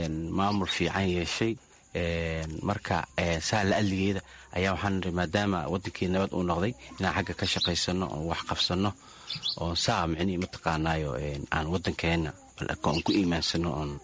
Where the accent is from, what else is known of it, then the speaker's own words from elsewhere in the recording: Mogadishu, Banadir, Somalia; born there; moved away; magaalada Muqdisho ku dhashay waxaan ka qaxay xamar 2006 aan ka qaxay xilligii dagaalka cadoonka Itoobiya jiray